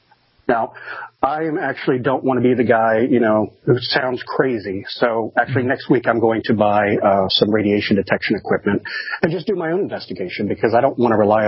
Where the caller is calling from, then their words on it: Alexandria, Virginia, United States; Oh, I'm calling from Alexandria, Virginia, right next to the pentagram.